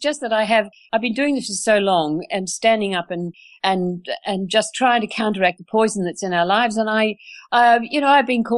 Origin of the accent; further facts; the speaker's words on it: Australia; Yes, so I'm a wee Irish girl sitting here as well as being an Aussie.